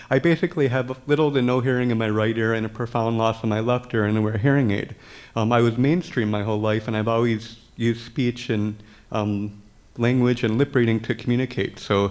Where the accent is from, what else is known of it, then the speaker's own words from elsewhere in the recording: Chicago, Illinois, United States; I said, I'm telling them I'm from Chicago.